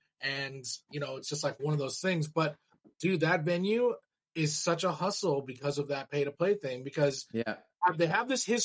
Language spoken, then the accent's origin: English; Arcadia, California, United States; I'm just from Arcadia, but I remember coming